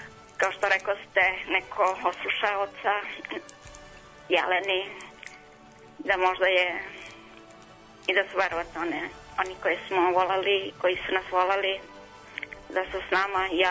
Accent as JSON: {"language": "Serbian", "region": "Dalmatia", "country": "Croatia", "tie": "born or raised there", "moved": "yes", "said": "pošto sam došla iz Krajine, iz Dalmacije, bila sam kao dete mnogo srećna"}